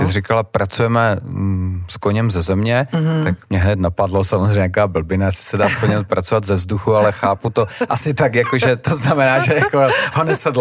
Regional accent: Moravia, Czechia; jak se u nás na Moravě říká

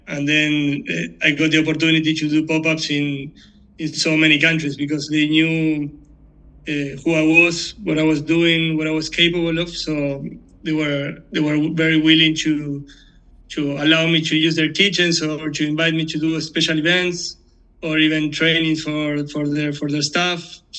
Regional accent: Argentina; now in Spain; I'm from Argentina, living in Spain.

